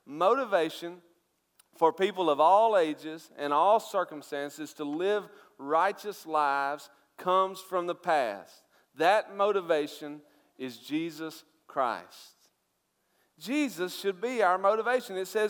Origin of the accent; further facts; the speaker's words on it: Tupelo, Mississippi, United States; born there; I was born in Tupelo, Mississippi. My daddy worked in a furniture factory. My mother was a beautician.